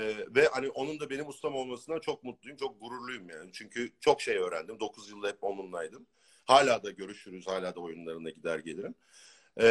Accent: Ankara, Turkey; born there; Ankara'da, evet Çankaya, Hoşdere Caddesi'nde doğdum.

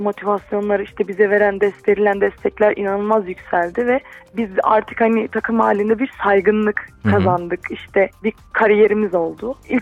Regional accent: Tokat, Turkey; born there; Ben 27 yaşındayım. Tokat doğumluyum.

